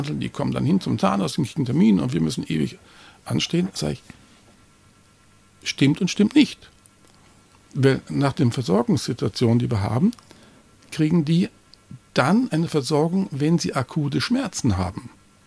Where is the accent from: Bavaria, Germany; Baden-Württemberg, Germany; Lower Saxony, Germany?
Bavaria, Germany; ich komme aus Bayern, da gab es wirklich üblen Wirtshausschlägereien mit zerbrochenen Mastkrügen.